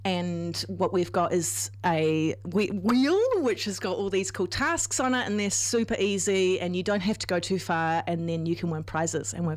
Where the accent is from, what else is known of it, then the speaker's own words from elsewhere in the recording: Leigh, Auckland, New Zealand; Oh, so I grew up in Lee, and we have, there's this beautiful reef in Lee.